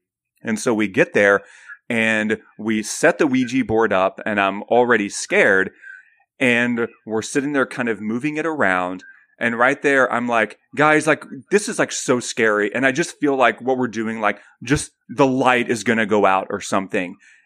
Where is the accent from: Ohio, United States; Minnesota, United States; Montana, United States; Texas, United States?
Texas, United States; And I say y'all because I'm from Texas.